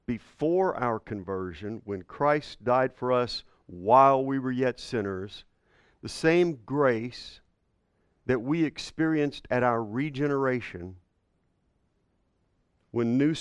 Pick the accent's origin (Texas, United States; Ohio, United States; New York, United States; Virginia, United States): Texas, United States; Longview; Okay, well, I'm kind of from East Texas. I moved here from Longview, so I'm kind of, that's pretty redneck.